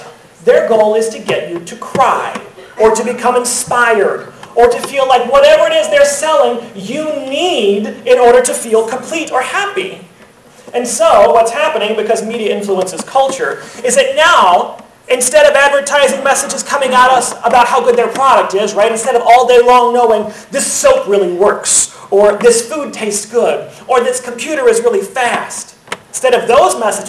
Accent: Alexandria, Louisiana, United States; I grew up in Alexandria, Louisiana.

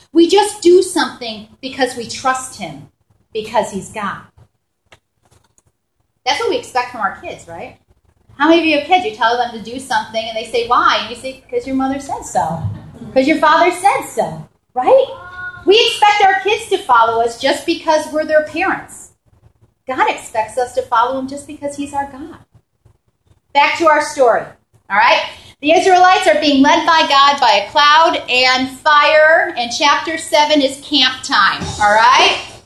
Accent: New York, United States; You know, I'm from New York, right?

